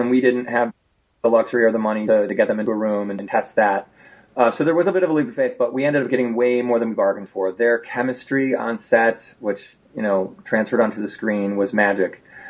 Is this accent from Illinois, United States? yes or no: yes; Chicago, Illinois, United States; I got to go back to my hometown of Chicago to make my first film.